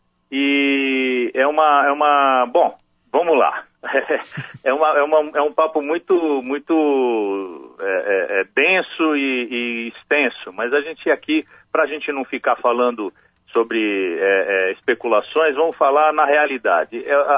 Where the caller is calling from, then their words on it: Indaiatuba, São Paulo, Brazil; Eu tô em Indaiatuba, né?